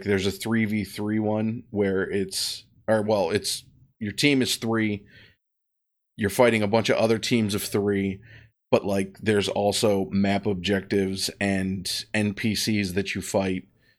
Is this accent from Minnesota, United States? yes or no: no; Ohio, United States; I mean, I still wear shorts because I'm from Ohio.